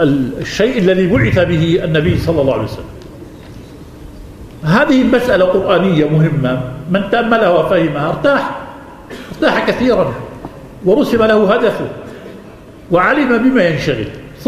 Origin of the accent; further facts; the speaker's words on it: Jordan; في عدة أماكن في بلدنا الأردن المحروس